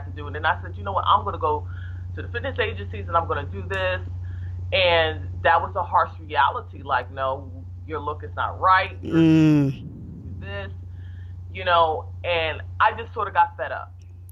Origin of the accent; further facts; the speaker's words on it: Nigeria; I mentioned myself as Nigerian, and then a person was like, oh, she's a powerhouse, a Nigerian powerhouse.